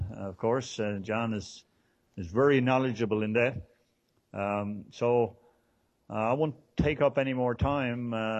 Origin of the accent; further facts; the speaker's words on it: Tilting, Newfoundland and Labrador, Canada; I grew up here in Tilting.